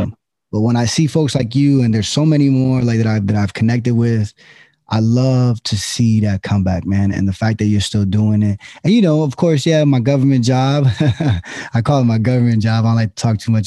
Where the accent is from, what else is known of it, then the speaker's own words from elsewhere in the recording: Allentown, Pennsylvania, United States; I was born and raised in Allentown, and I had some really good training officers and even mentors before being a police officer.